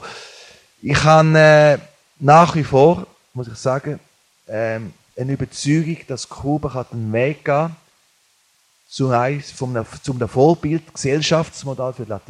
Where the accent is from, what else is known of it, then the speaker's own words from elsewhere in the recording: Switzerland; wie es bei uns in der Schweiz auch ist.